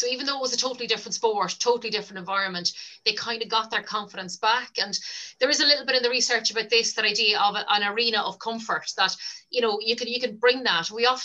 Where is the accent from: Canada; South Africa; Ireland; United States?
Ireland; Leinster; I mean, I'm from Louth. I hadn't seen a game of hurling before I came to college in Waterford.